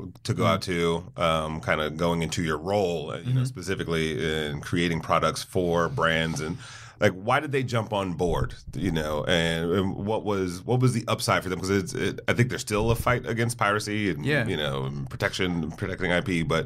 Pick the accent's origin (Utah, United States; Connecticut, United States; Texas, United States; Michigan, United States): Michigan, United States; Detroit; But like, I grew up in Detroit, and I left a job at Chrysler to drive across the country